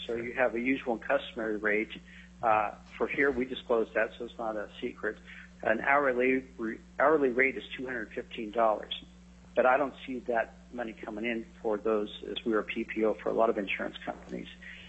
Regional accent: Eagle River, Alaska, United States; marriage family therapist. I'm from Eagle River.

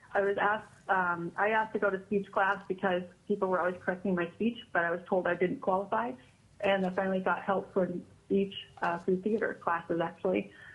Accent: Alaska, United States; It happened to me as a child growing up in Alaska in the 80s and 90s

